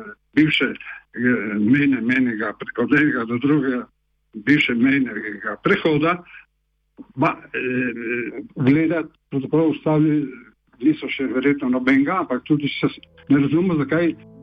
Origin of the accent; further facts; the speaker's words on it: Gorizia, Friuli-Venezia Giulia, Italy; saj kot Slovenci v Gorici, Italiji in ne samo kot Slovenci, ampak tudi kot tisti, ki to na tem področju živimo